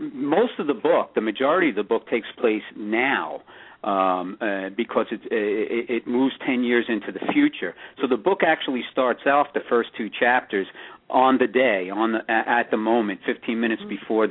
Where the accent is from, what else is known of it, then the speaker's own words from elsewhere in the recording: Brooklyn, New York, United States; And, you know, coming from New York, we're very territorial. I'm a guy born and raised in Brooklyn.